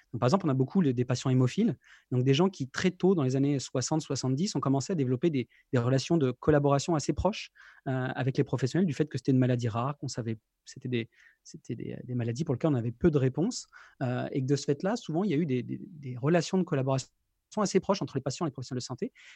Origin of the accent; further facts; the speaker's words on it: France; also born or lived in Quebec, Canada; donc je suis français d'origine, mais j'ai passé environ, enfin plus de 10 ans au Québec. Et je suis de retour en France depuis l'été dernier avec trois petits franco-québécois avec moi.